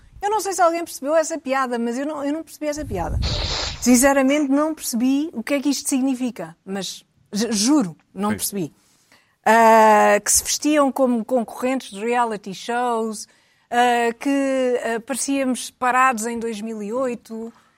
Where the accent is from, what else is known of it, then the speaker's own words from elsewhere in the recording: Lisbon, Portugal; Eu sou lisboeta